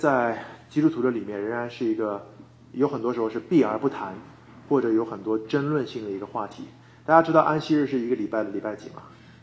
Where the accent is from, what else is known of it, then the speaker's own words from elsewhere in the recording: Shanghai, China; 我小时候在上海长大，